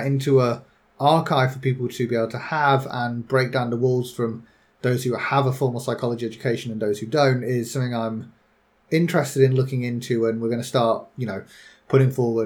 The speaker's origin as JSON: {"language": "English", "country": "United Kingdom", "said": "because I am British"}